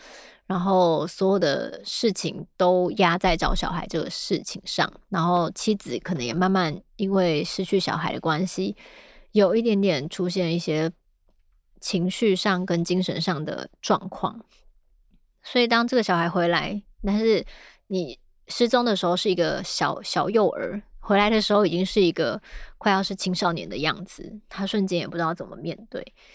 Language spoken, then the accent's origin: Chinese; New Taipei, Taiwan; 因为我以前小时候住在新北市的山上，